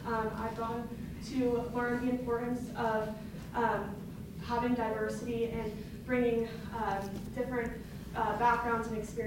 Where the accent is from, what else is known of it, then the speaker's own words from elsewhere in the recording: Reno, Nevada, United States; I was born and raised here in Reno, Nevada. I went to Bishop Minot Catholic High School.